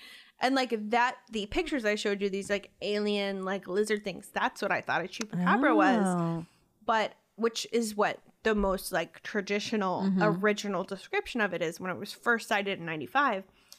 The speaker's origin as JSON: {"language": "English", "country": "United States", "said": "Because I'm Cuban American."}